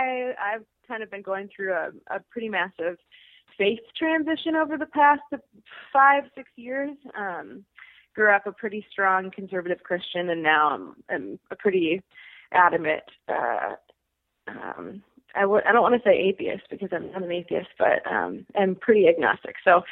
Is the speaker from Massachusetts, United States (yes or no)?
no; Chaska, Minnesota, United States; I grew up in Chasco, which is right next to it.